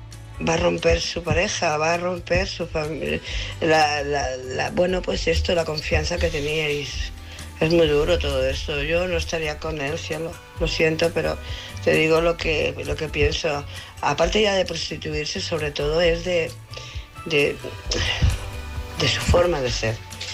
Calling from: Barcelona, Catalonia, Spain; de Barcelona.

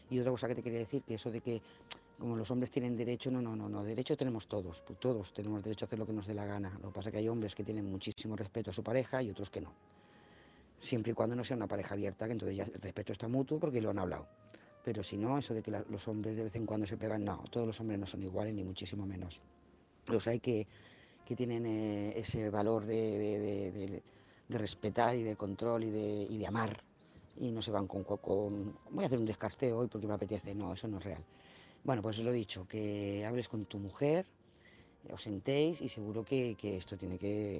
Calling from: Lloret de Mar, Catalonia, Spain; de Lloret de Mar.

